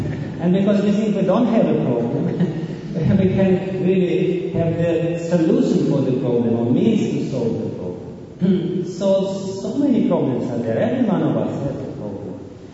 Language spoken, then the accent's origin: English; Russia; Like I am coming from Russia. And in Russia, people, at least many people, identify themselves with water.